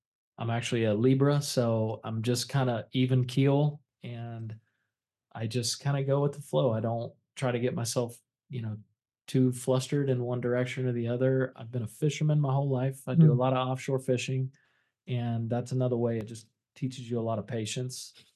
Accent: Apopka, Florida, United States; So I grew up in Apopka, went to Apopka High School when I was in the health medical career magnet program.

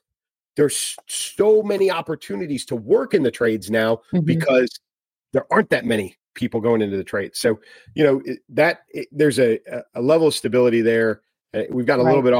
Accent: Pennsylvania, United States; I'm from Pennsylvania. I live in right. Pennsylvania. I'm from Pennsylvania, but I live in Pennsylvania.

